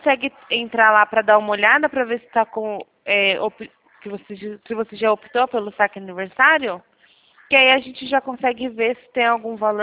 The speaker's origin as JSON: {"language": "Portuguese", "town": "São Carlos", "region": "São Paulo", "country": "Brazil", "said": "Eu sou de São Carlos, São Paulo."}